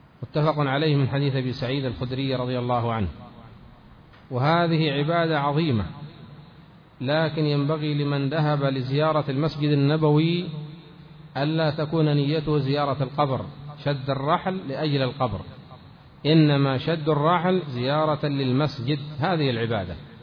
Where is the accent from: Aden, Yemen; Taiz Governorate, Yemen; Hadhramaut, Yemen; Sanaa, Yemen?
Aden, Yemen; ثم الشيخ دعا كل الحاضرين إلى العشاء ترحيبا بالضيوف الذين جاءوا، كانوا نحن ومن معنا من أهل عدن